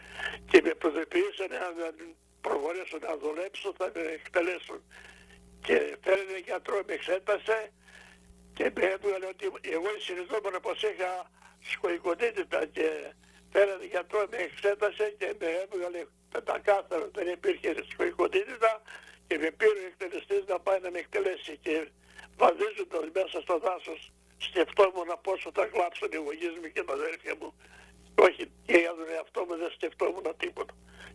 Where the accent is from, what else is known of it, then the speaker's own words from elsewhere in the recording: Western Greece, Greece; Κατάγομαι από την Αγία Βλαχέρα Βρετανίας, είναι κοντά στο νομό Ετωλοκαρδανίας, ο ποταμός μας χωρίζει τα χωριά.